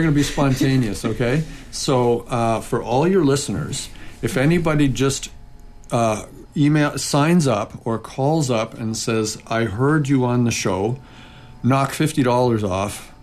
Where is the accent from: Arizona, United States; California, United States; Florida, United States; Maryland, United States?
California, United States; San Francisco; moved away; Francisco, and I'm really excited to be back here. I've been gone 32 years.